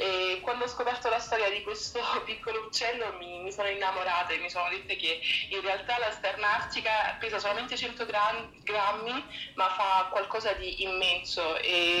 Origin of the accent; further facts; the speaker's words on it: Apulia, Italy; now in France; No, sono italiana espatriata in Francia da 4 anni, però sono pugliese di origine provenzale, diciamo, perché abito in Provenza di adozione.